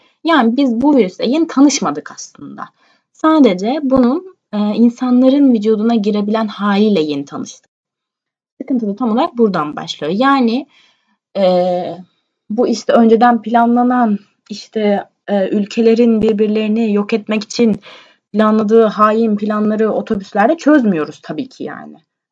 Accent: İzmir, Turkey; now in Istanbul, Turkey; Çünkü ben İstanbul'da yaşıyorum. Normalde şu an memleketimde İzmir'de olsam da İstanbul'da yaşıyorum.

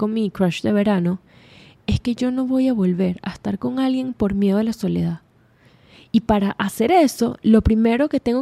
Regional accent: Venezuela; now in Chicago, United States; cuando llegué a Chicago, mi sorpresa fue que me fui de Venezuela buscando estar acompañada de más personas

